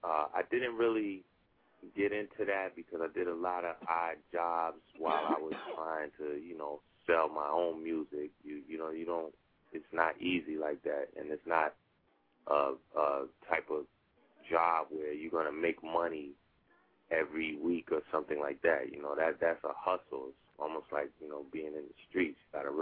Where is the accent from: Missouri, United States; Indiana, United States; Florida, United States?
Florida, United States; moved away as an adult; now in New York, United States; So I moved to New York from Florida, and I was signed to two small independent labels as a producer.